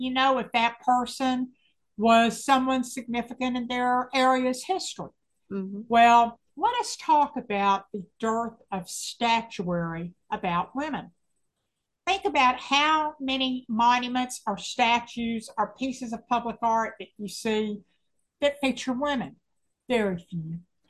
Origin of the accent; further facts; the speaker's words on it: Nashville, Tennessee, United States; I thought I was going to be a background session player in Nashville because I grew up in Nashville.